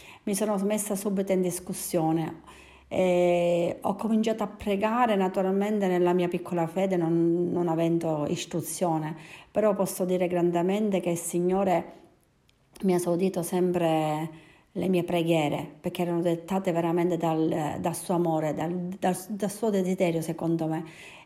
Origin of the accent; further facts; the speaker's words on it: Agrigento, Sicily, Italy; sono di Agrigento e dal 2006 che già ho conosciuto il Signore